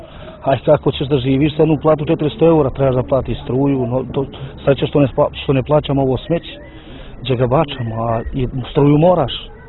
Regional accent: Montenegro; born there; Ja sam rođen u Crnoj Gori, ja sam državljanin Crne Gore

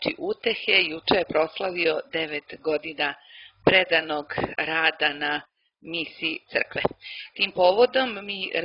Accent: Montenegro; kod nas u Crnoj Gori djeca kreću sa 6 godina u školu

